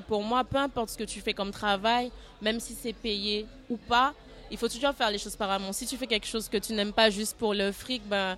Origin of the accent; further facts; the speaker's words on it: Martinique; C'est ça, je viens de la Martinique.